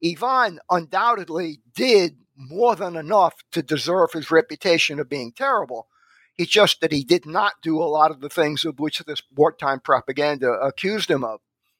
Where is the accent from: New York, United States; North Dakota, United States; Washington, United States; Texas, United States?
New York, United States; Brooklyn; born there; Certainly. I was born in Brooklyn, New York in 1946.